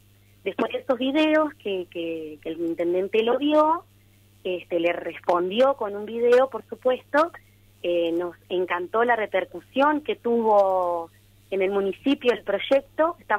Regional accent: Gualeguaychú, Entre Ríos, Argentina; porque yo soy de Gualeguaychú.

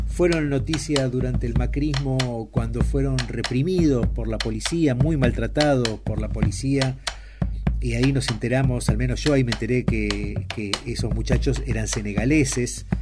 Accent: Buenos Aires, Argentina; Yo te cuento primero cómo lo viví yo como porteño.

